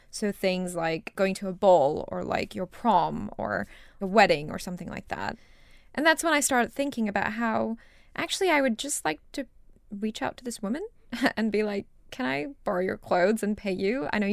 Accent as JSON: {"language": "English", "country": "Singapore", "tie": "born or raised there", "moved": "as an adult", "lives_now": "United Kingdom", "said": "And then I moved to Singapore with my family when I was 2.5 years old. And I grew up in Singapore and stayed there, I guess, until university. So I moved to the US and UK for undergrad."}